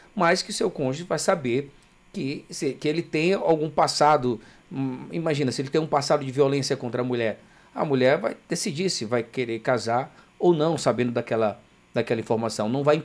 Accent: Amazonas, Brazil; Eu sou lá do estado do Amazonas

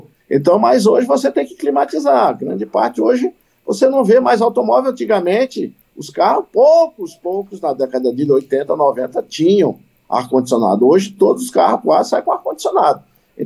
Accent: São Luís, Maranhão, Brazil; born there; Quando eu nasci em São Luís, nós tínhamos chuvas regulares

